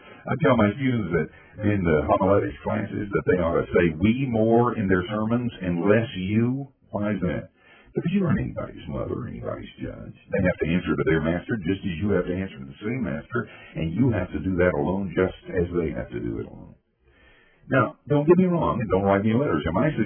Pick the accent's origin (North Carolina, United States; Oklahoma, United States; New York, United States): North Carolina, United States; Asheville; born or raised there